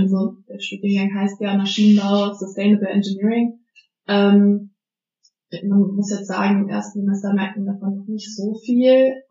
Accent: Frankfurt, Hesse, Germany; ich komme jetzt aus dem Raum Frankfurt

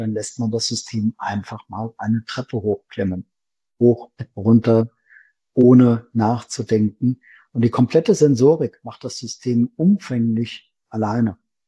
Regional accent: Fulda, Hesse, Germany; Das kennen wir hier auf dem flachen Land weniger bei uns in Fulda.

